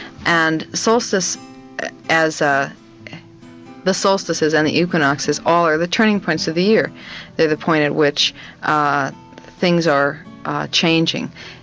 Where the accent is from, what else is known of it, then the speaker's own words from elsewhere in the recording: Anchorage, Alaska, United States; now in Fairbanks, United States; I grew up in Anchorage, and we have much more extreme conditions here in Anchorage.